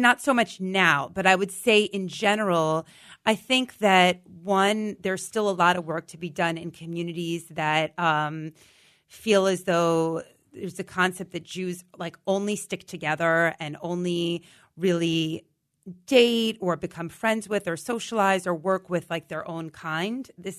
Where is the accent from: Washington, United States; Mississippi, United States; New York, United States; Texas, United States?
New York, United States; New York City; especially I grew up on the Upper West Side and I went to high school, very diverse high school